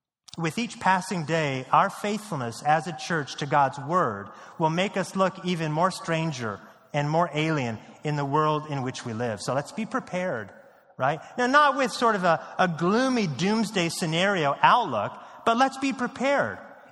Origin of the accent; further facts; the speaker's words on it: Portland, Oregon, United States; I grew up in Portland, Oregon, and when I'm not kidding, when I was in elementary school, I went up to my choir director